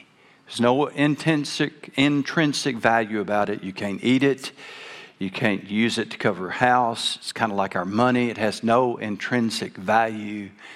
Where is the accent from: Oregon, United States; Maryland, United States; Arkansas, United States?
Arkansas, United States; I grew up in South Arkansas. We knew about pine trees, hills, and a lot of swamps.